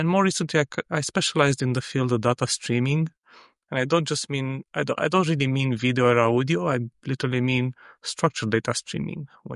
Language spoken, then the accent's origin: English; Romania; now in Dublin, Ireland; I'm based in Dublin, in Ireland. I work as a freelance software engineer, and my pronouns are he, him. Originally, I'm from Romania